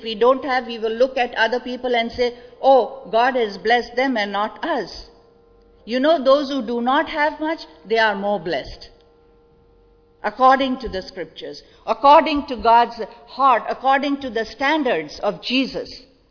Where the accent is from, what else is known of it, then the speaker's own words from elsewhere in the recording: India; I, as an Indian, I all the time hear the news, because we are two nations, neighbors.